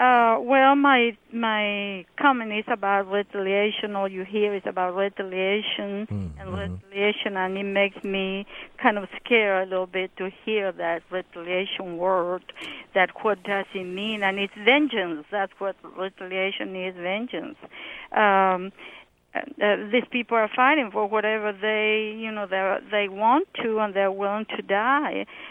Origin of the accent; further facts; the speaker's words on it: United States; English is a second language; I am American, I have an accent, but I am American.